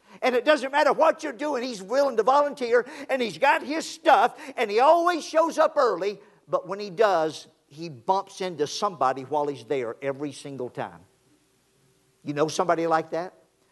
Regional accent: Louisiana, United States; I grew up over in Louisiana

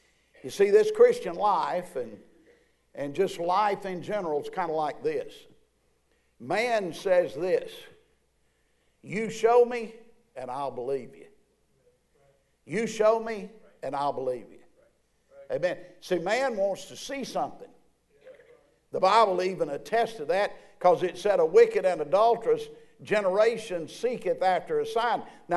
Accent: Georgia, United States; also born or lived in Alabama; Now, I was born in Alabama, and I was raised in Georgia. So I tell people, you don't get more southern than that, amen?

